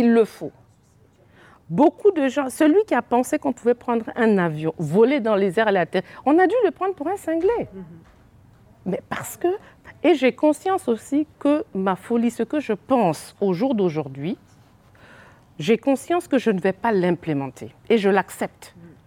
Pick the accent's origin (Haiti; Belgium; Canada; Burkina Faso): Burkina Faso; du Burkina Faso, je suis du Royaume aussi.